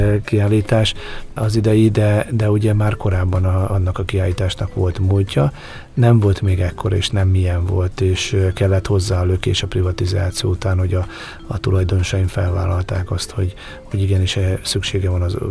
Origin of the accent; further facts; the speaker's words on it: Baja, Bács-Kiskun, Hungary; 2004 óta vagyok ott bajaiként, úgyhogy elég sokat ingázok, mondhatnám azt, hogy szinte minden nap Vásárhely és Baja között